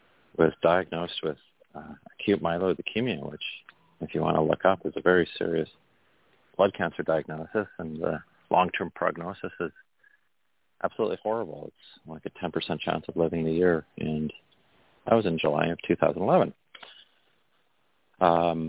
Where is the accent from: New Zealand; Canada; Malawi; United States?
Canada; I'm Canadian, so I'm flexible.